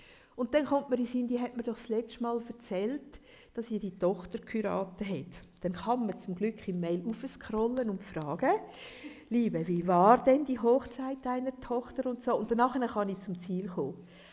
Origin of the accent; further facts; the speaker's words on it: Switzerland; haben wir als Schweizer ja ganz viele Möglichkeiten.